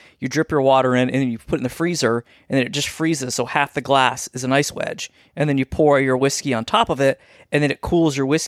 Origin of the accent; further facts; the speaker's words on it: Scotland, United Kingdom; Since I'm Scottish and I'm drinking a lot of Scotch, I drink my White Horse